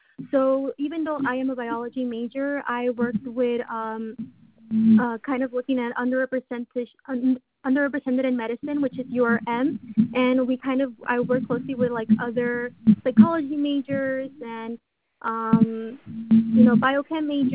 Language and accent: English; Chicago, Illinois, United States; Since I am from Chicago, so I was able to shadow physicians around the area.